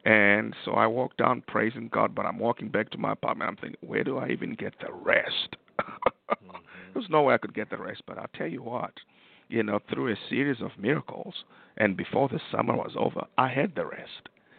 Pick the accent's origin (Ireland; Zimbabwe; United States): Zimbabwe; So when somebody found out that I was from Zimbabwe, they said, oh, we want to introduce you to someone.